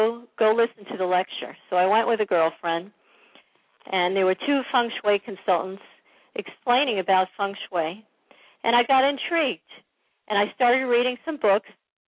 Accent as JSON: {"language": "English", "region": "New York", "country": "United States", "also_born_or_lived": "Anchorage", "said": "I was living in Anchorage, Alaska at the time. I'm from New York originally."}